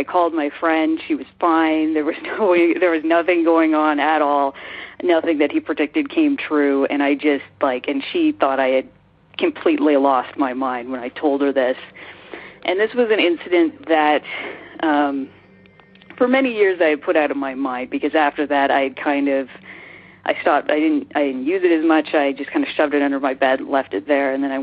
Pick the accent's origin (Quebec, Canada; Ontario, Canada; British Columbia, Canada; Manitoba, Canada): Ontario, Canada; Toronto; I'm from Toronto, Canada.